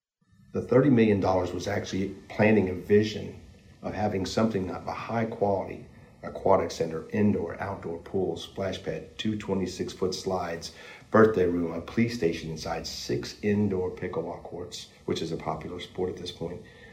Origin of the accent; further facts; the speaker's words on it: Fort Knox, Kentucky, United States; I grew up in the Fort Knox area. My dad was in the military. You know, we traveled a lot up until I was 8 years old. And we stationed in Fort Knox.